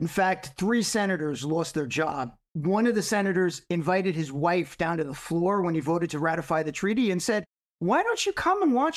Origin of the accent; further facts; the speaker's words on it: Brooklyn, New York, United States; I grew up in Brooklyn, so I say Goethals.